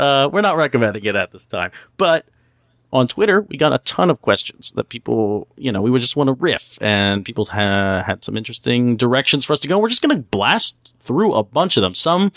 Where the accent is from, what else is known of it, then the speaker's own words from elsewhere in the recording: Ireland; you know, I'm Irish, and I really got into it through Neil Jordan